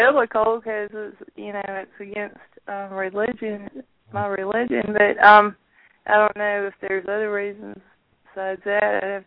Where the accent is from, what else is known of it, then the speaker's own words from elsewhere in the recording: Wilford, South Carolina, United States; No, South Carolina. You know that. Wilford, South Carolina.